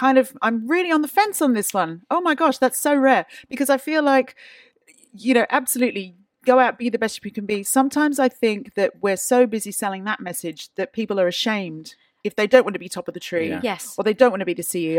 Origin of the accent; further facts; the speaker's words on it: Australia; But I'm from Australia where they like a chook lotto.